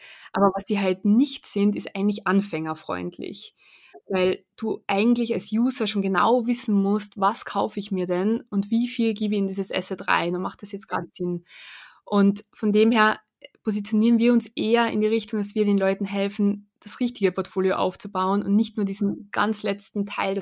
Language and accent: German; Austria; Also ich selbst bin ja Österreicherin